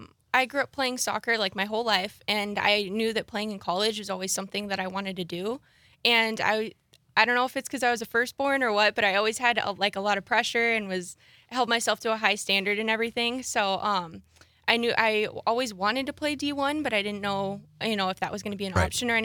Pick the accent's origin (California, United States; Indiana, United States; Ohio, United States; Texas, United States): California, United States; I came out here from California and played soccer at GB.